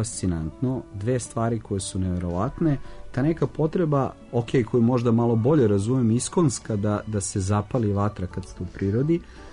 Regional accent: Belgrade, Serbia; ja sam rođen i živim u Beogradu

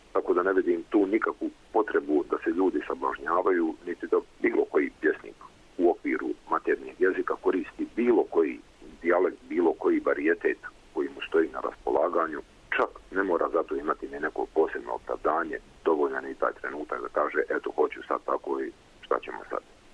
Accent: Zenica, Federation of Bosnia and Herzegovina, Bosnia & Herzegovina; premda sam rođen u Zenici i odrastao tamo, dobar dio djetinjstva provodio sam u Štocu, pošto mi je mati Štočanka bila, pa smo išli redovno, znači provodili se ljetni raspusti dolje, zimi išlo i tako dalje, tako da sam vezan za taj prostor Hercegovine

